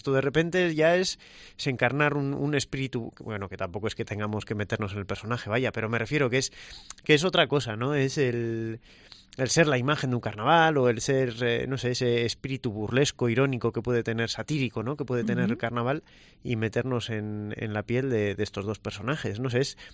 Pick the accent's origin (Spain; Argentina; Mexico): Spain; Bilbao, Basque Country; yo sí soy de Bilbao